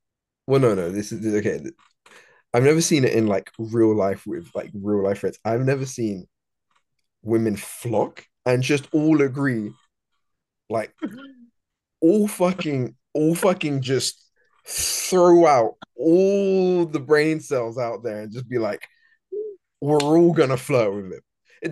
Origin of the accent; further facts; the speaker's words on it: United Kingdom; I'm British too.